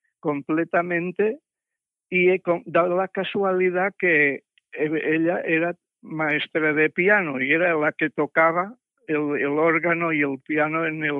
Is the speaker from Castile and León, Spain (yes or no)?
no; Barcelona, Catalonia, Spain; born there; Yo nací en Barcelona. Allí... todas mis familias se habían ido poco a poco de Navarra. Eran de Navarra